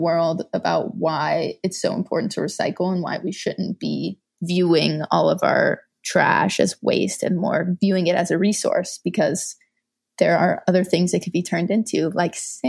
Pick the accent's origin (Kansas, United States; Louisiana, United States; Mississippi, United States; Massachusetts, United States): Louisiana, United States; I grew up in Louisiana without access to recycling, without the knowledge of why it was even important, what it meant.